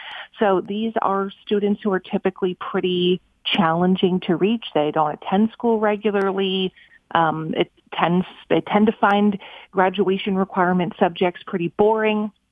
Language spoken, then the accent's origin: English; Minnesota, United States; I wanted to move back to my hometown in Minnesota